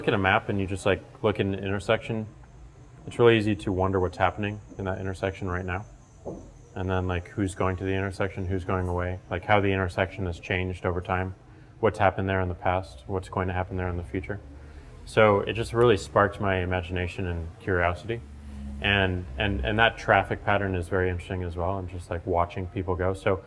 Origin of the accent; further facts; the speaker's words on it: St. Louis, Missouri, United States; I grew up in St. Louis, Missouri. My parents have always been big fans of the city.